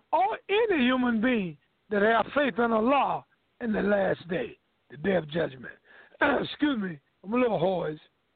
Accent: United States; They don't believe I'm from America because my conduct is not just doing what I want to do.

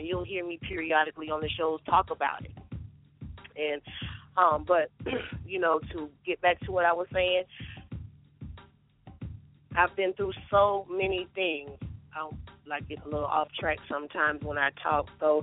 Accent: Sanford, Florida, United States; now in San Francisco, United States; right now I live in San Francisco, California. I was born and raised in Sanford, Florida.

